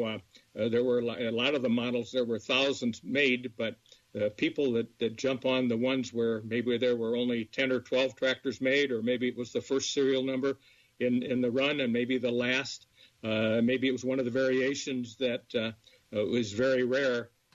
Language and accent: English; Hillsdale, Illinois, United States; grandfather was a John Deere dealer in Hillsdale, Illinois, just north of the Quad Cities for 47 years. So I grew up around John Deere's.